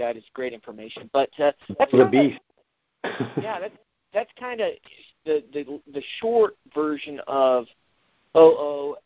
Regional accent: New Mexico, United States; now in Colorado, United States; when I moved to Colorado, I started writing about some of my adventures. And I enjoyed it, you know, growing up in New Mexico, hunting public land.

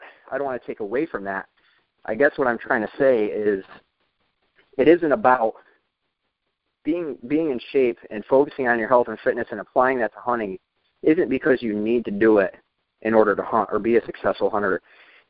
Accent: New York, United States; And I'll tell them I'm from New York

